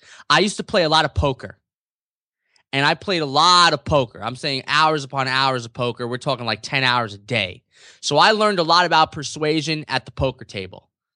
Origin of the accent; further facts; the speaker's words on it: New York City, New York, United States; I am from New York City, so if you paint a picture of what you think a New Yorker would look like, I am probably that person.